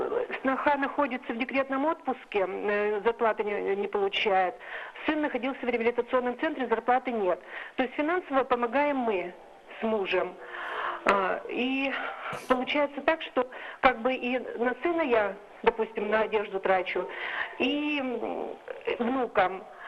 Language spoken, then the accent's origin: Russian; Udmurtia, Russia; я из Удмуртии.